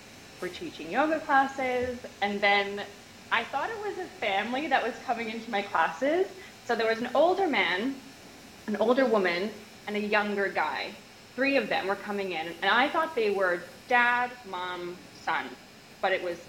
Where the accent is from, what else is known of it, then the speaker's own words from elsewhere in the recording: Canada; accent: Canadian; oh, hey, I saw you out and about in my Canadian accent.